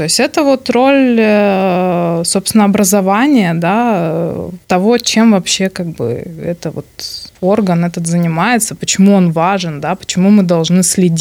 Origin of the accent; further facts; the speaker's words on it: Ukraine; now in Belarus; я как украинка, которая давно живет в Беларуси, не вижу проблемы понимать и русский, и белорусский язык одновременно.